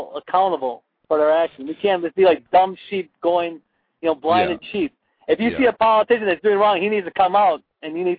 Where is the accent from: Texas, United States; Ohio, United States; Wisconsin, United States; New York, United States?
Wisconsin, United States; Milwaukee; born there; I was born in Milwaukee, Wisconsin, but my parents were born in Jerusalem, so I'm Palestinian.